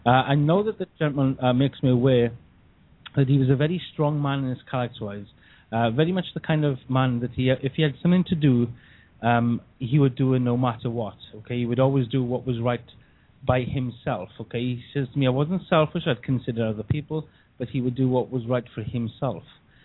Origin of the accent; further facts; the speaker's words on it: Caerphilly, Wales, United Kingdom; because I'm from Wales as well, from wonderful Caerphilly.